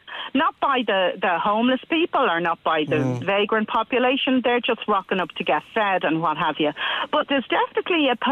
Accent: Dublin, Leinster, Ireland; I'm born and raised in Dublin, my first half of my life before I got married and moved.

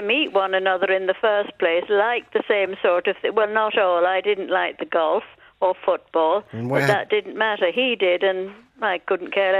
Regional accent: England, United Kingdom; accent: English; now in Ireland; And so he wanted to come back to Ireland, but he couldn't go back to the north with me and my English accent.

